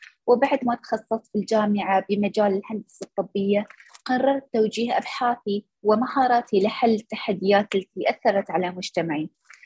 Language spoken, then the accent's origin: Arabic; Khor Fakkan, Sharjah, United Arab Emirates; أنا نشأت في مدينة خوفكان، وهي مدينة ساحلية تابعة لإمارة الشارقة في دولة الإمارات العربية المتحدة. ورغم أني نشأت في مدينة صغيرة